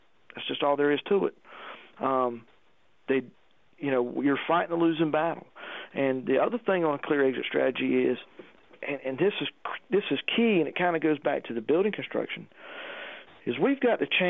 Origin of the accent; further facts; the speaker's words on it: Asheboro, North Carolina, United States; We've got several buildings right here in my hometown here in Ashboro had bowstring trusses on them.